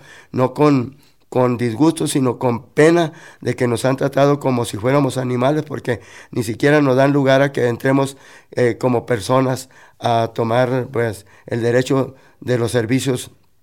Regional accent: El Fuerte, Sinaloa, Mexico; venimos del norte de Sinaloa, del municipio del Fuerte

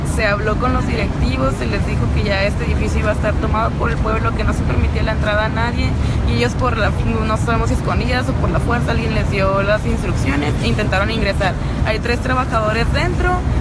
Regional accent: Mexico; a nosotros nos afecta mucho como mexicanos, como ciudadanos y como comunidad.

